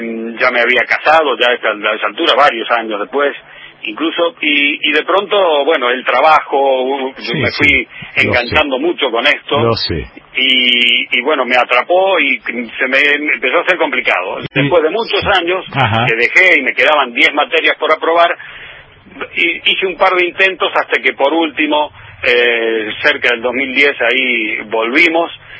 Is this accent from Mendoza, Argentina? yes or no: yes; San Rafael, Mendoza, Argentina; born there; Soy nacido en San Rafael, entonces amo este lugar